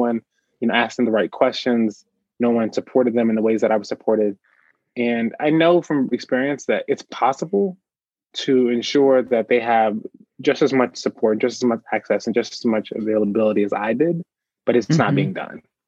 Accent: Speedway, Indiana, United States; I'm from Indiana. I'm born and raised in a small town. I grew up in a small town called Speedway, Indiana.

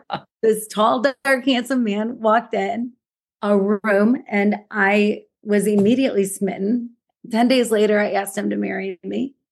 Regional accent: Grand Rapids, Michigan, United States; I grew up in Grand Rapids, Michigan, so I'm a Midwestern girl with a lot of spunk, perhaps.

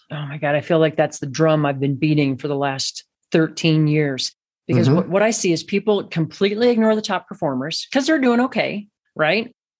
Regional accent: Missouri, United States; But I grew up in Missouri. I loved the Kansas City Royals.

